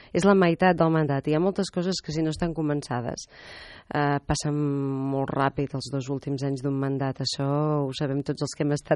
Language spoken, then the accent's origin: Catalan; Girona, Catalonia, Spain; pels que som gironins de tota la vida recordem perfectament el que eren